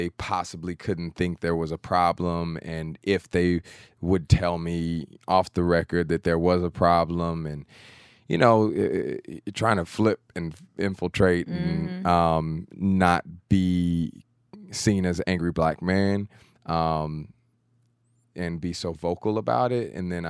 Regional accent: Sugar Land, Texas, United States; this morning they found 100 bodies in Sugar Land, Texas, my hometown, which was not a proud moment for me.

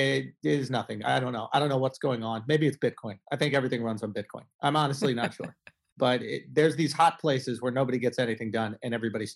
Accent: Manhattan, New York, United States; New York. I grew up in Manhattan.

